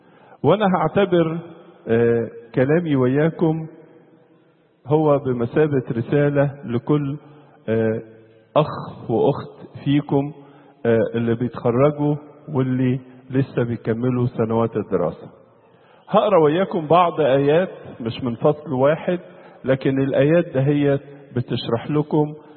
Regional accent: Egypt; كنتش متخيل ان احنا عندنا في مصر مكان جميل وحلو بهذه الصورة الرائعة

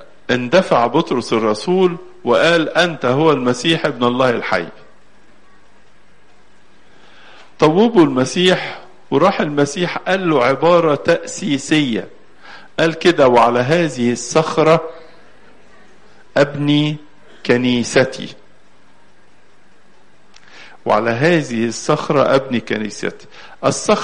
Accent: Egypt; وإحنا كمصريين وكأقباط بنحب جدا الكنيسة

